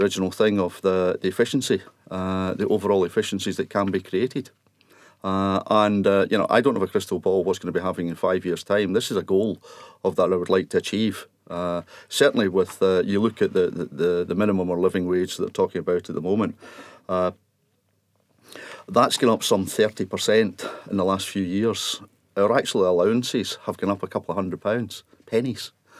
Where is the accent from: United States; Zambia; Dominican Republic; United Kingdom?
United Kingdom; Alexandria, Scotland; I was brought up in Alexandria, just next to Loch Lomond.